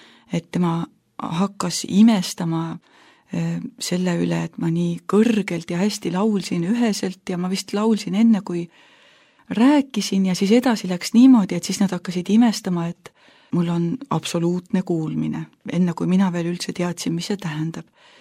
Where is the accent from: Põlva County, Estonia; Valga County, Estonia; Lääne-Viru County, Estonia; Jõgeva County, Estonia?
Lääne-Viru County, Estonia; Tapa; 5-aastaselt hakkas siis laste muusikakoolis see asi pihta Tapal, kus oli minu sünnikodu ja minu pere elas.